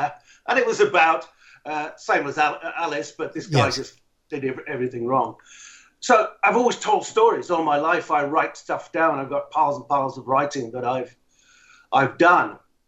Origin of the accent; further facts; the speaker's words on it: Yorkshire and the Humber, United Kingdom; born there; I was born in Northern Yorkshire farming area. Not big on books or education or things like that, but a very I suppose, deep culture in storytelling.